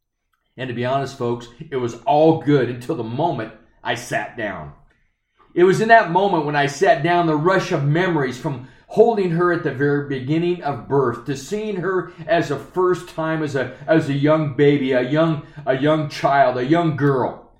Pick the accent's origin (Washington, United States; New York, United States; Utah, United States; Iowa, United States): Iowa, United States; Oskaloosa; like walking from in my hometown in Oskaloosa, Iowa, to the south side of Ottumwa, Iowa.